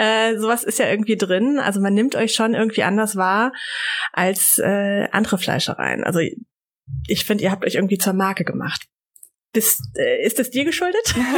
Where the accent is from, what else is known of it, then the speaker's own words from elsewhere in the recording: Espenau, Hesse, Germany; ich komme aus Espenau eigentlich, Kalden.